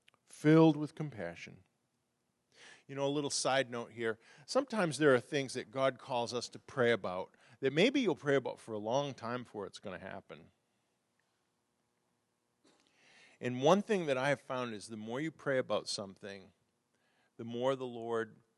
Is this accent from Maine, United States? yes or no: yes; Maine, United States; I'm originally from Maine, and Maine people aren't exactly cuddly.